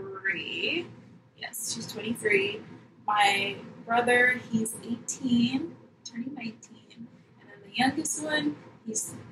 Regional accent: New Jersey, United States; they, like, when I was born, that's when they moved to Jersey.

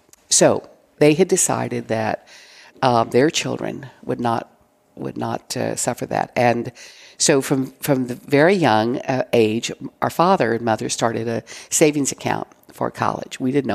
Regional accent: Brownsville, Texas, United States; I grew up in Brownsville. My father was from Monterrey

